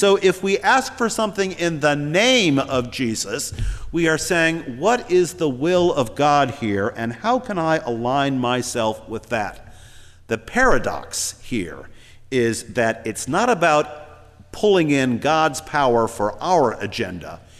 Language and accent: English; St. Louis, Missouri, United States; Now, I grew up in St. Louis, but not in this neighborhood